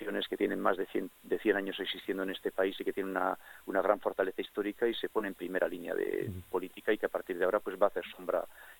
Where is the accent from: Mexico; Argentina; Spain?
Spain; Basque Country; hemos demostrado que somos tan vascos como el que más, que estamos tan integrados en la tierra como el que más